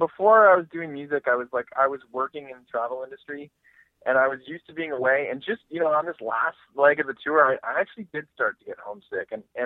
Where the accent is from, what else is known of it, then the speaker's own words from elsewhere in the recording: Richmond, Virginia, United States; born there; I was born in Richmond, Virginia